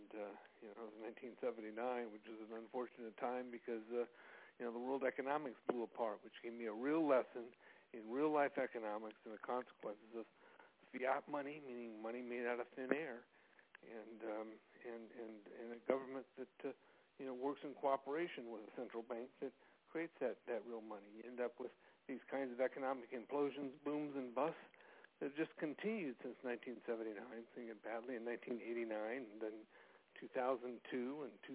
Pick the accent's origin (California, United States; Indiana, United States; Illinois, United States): California, United States; Santa Cruz; I recognized that in my hometown of, at the time, Santa Cruz, California, we were leaders